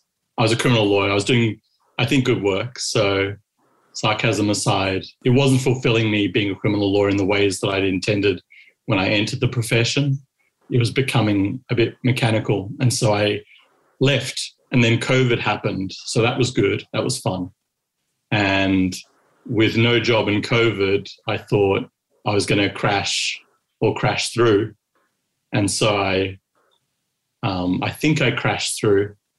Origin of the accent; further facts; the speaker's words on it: Kalgoorlie, Western Australia, Australia; you know, growing up in Kalgoorlie, I always wanted to be a writer.